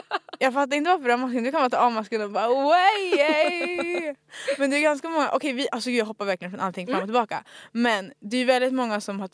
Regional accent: Umeå, Västerbotten County, Sweden; Jag är från Umeå.

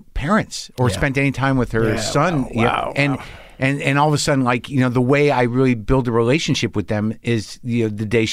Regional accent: New Jersey, United States; born there; Yeah, I'm born in Jersey.

